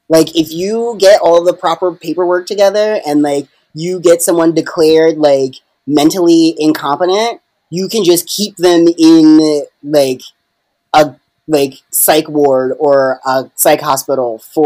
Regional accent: New York, United States; I'm a New Yorker. I can totally do it.

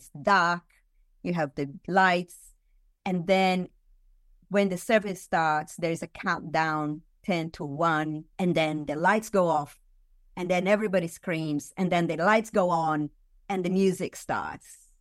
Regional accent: São Paulo, Brazil; English is a second language; So I grew up in Sao Paulo, a megalopolis, even at that time. And I went as an exchange student to the U.S. and I learned English there.

